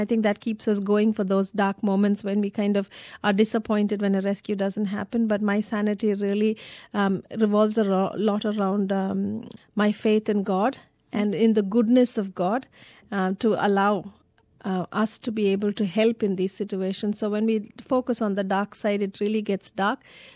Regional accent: India; Well, my message is really an appeal that being an Indian, I think it will take all of us to make an impact in our country. Our country is ours, and we need to protect our women and children.

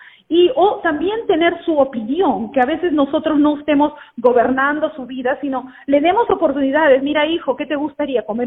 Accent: Peru; porque yo soy peruana

